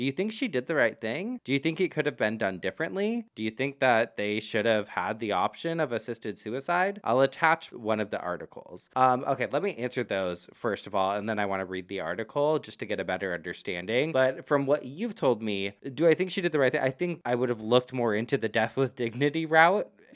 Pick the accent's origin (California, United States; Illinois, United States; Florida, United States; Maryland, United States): Florida, United States; So a few days ago in my hometown in Florida, a woman shot and killed her terminally ill husband.